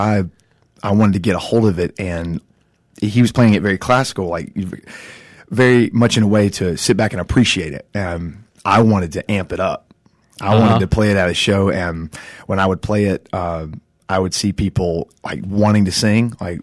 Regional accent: Georgia, United States; I grew up in South Georgia

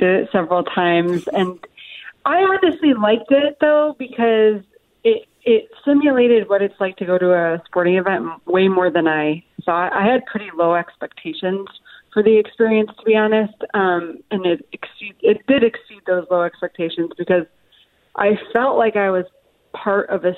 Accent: Chicago, Illinois, United States; Yes, I'm from Chicago, so I was extremely excited.

